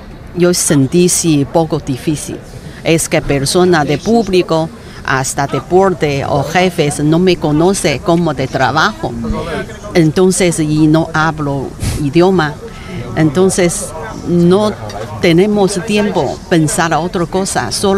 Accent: China; Spanish is a second language; now in Mexico; mi ciudad, mi tierra. Y luego, pero yo soy china

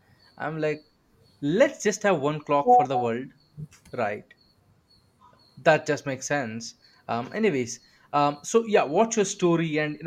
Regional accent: India; our time zones are pretty near to each other, right? Because I'm from India.

